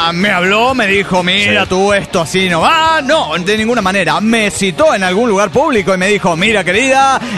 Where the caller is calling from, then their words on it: Santa Rosa, La Pampa, Argentina; de Santa Rosa, Argentina.